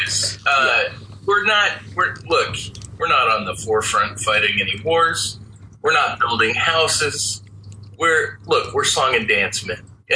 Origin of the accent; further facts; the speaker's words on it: Virginia Beach, Virginia, United States; So I grew up in Virginia Beach, and they have this place called Mount Trashmore, which is a recreational area / landfill.